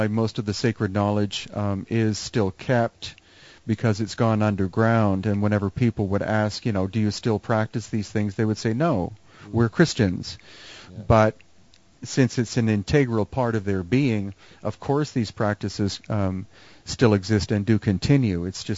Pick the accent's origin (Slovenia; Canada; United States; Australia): Canada; Yeah, I did as a kid when I was growing up in Canada.